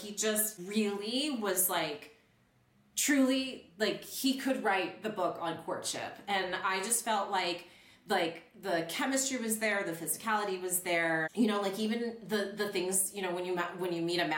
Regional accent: United States; now in France; I was like, listen, I'm American.

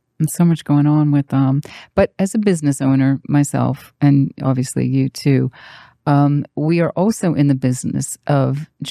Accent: New England, United States; And I was from New England, mm-hmm.

